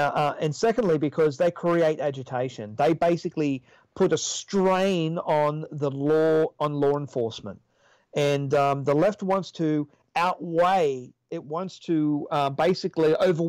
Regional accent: Australia; I say, listen, you know, I'm an Australian. I'm not one of you.

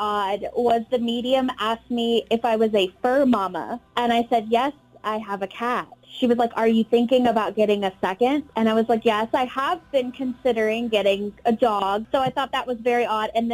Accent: Houston, Texas, United States; I don't even know if she even knew if I was from Houston.

